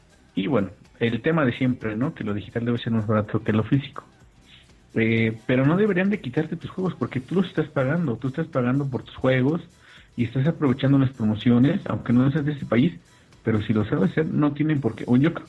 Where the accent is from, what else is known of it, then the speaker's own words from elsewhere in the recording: Mexico; yo soy mexicano